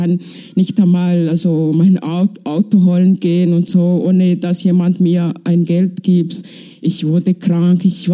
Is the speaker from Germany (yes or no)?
no; Rwanda; moved away as an adult; Also ich bin aus Ruanda. Ich bin 40. Ich habe das Land seit 22 Jahren verlassen.